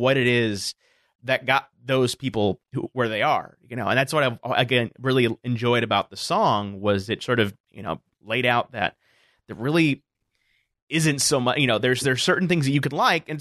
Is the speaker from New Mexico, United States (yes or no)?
no; Michigan, United States; granted, I grew up in Michigan, so I grew up in the suburbs and that kind of thing